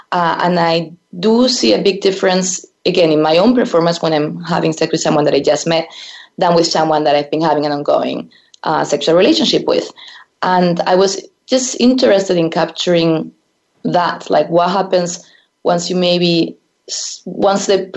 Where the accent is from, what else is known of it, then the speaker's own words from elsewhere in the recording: Spain; English is a second language; moved away; I am originally from Spain and I grew up there. I don't know if you've been there before